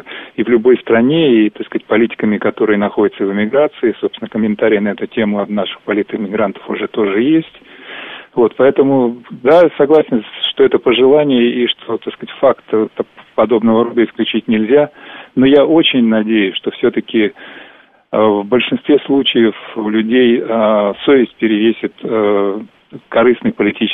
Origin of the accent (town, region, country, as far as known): Moscow, Russia